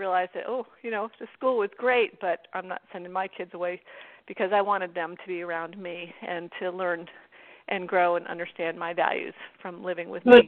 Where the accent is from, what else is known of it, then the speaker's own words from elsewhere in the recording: Vermont, United States; also born or lived in New Hampshire / North Carolina; And when I left North Carolina, of course, I grew up in Vermont, went to school in New Hampshire, then went to college in Vermont, North Carolina.